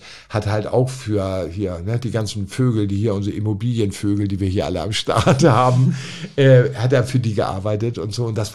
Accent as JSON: {"language": "German", "region": "Hamburg", "country": "Germany", "said": "Ich bin Hamburger."}